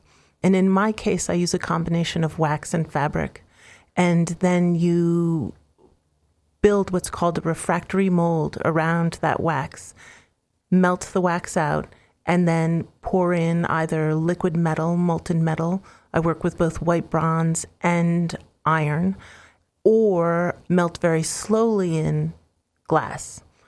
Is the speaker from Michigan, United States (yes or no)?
no; New York City, New York, United States; I grew up in New York City, and at the age of about 13 years old, I started seeing art in museums and galleries